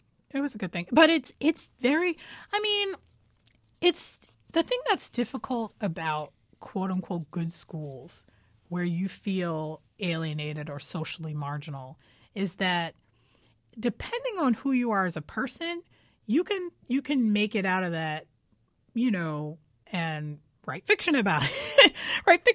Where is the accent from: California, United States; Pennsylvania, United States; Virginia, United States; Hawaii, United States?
Pennsylvania, United States; Philadelphia; I grew up in West Philadelphia and it was in a black neighborhood